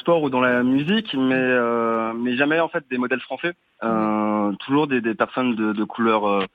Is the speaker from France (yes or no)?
yes; Brittany, France; Alors je suis métisse, j'ai toujours répondu finalement que je suis breton, d'origine bretonne, et ah, ça surprend toujours mes interlocuteurs. J'ai jamais mis les pieds en Afrique centrale. Donc ouais, je me sens davantage breton, hein, plus qu'africain.